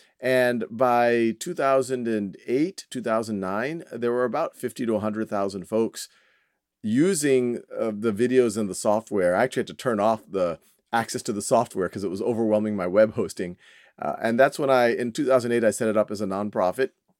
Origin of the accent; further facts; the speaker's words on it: New Orleans, Louisiana, United States; now in Boston, United States; I was born and raised in New Orleans.